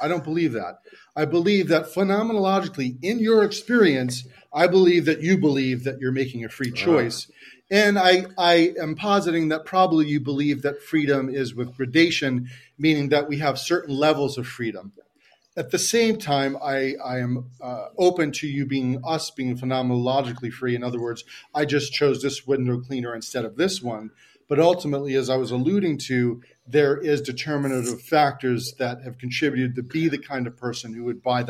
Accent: New York, United States; But listen, I'm from New York, man.

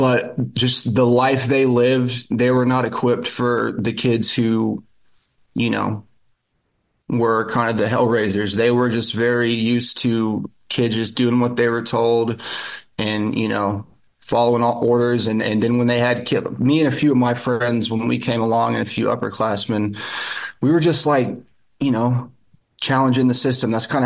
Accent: Austin, Texas, United States; also born or lived in Houston / Lubbock; Yeah, born and raised. I still live in the suburbs of Austin now, Pflugerville. But yeah, other than a little hiatus in Houston and Lubbock, I've lived in Austin area my whole life.

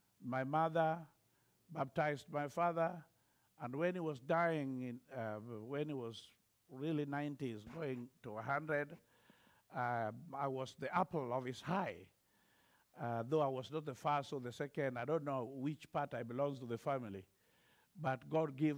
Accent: Migori, Migori County, Kenya; was born and bred in Kenya in a little place called Migori. And I was born in a polygamous home.

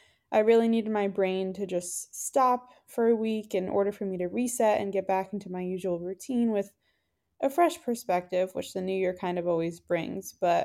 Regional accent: Connecticut, United States; I'm from Connecticut.

